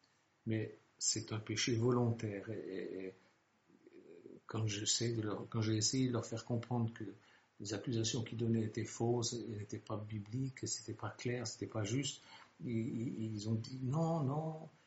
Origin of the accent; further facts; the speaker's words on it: Switzerland; Je suis suisse